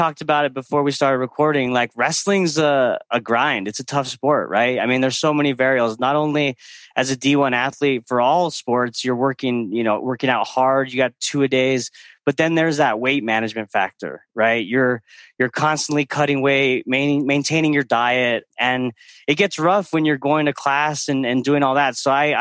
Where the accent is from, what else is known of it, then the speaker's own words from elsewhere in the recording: Belen, New Mexico, United States; But I grew up in Belen. I wrestled all my life, came from a wrestling family.